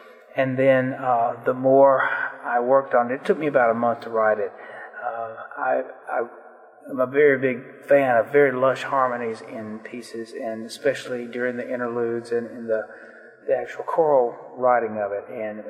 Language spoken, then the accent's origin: English; Atlanta, Georgia, United States; I'm from Atlanta, Georgia.